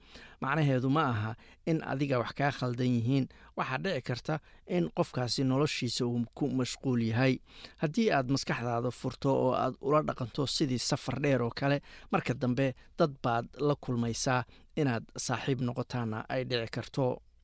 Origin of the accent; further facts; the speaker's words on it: Singapore; Somali is a second language; Anigu waxaan ka imid Singapore